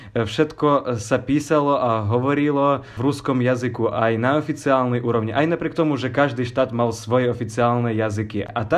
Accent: Ukraine; now in Slovakia; ja som obyčajný študent z Ukrajiny, študujem žurnalistiku na Univerzite Komenského na katedre žurnalistiky.

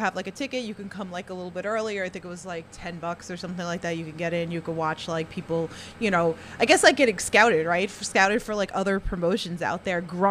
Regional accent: New York, United States; I'm also from New York

